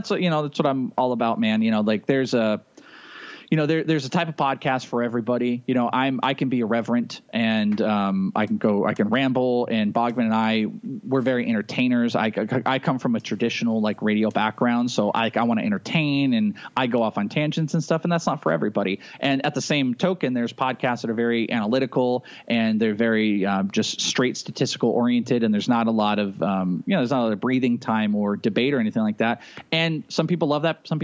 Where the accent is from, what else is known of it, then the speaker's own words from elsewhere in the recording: Arizona, United States; I'm from Arizona.